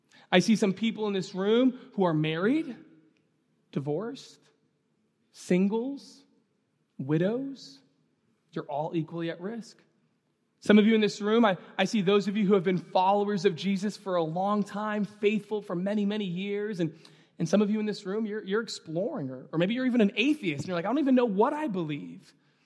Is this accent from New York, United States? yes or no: yes; New York City, New York, United States; Growing up in New York City, they wanted to actually take out my tonsils because I was sick all the time.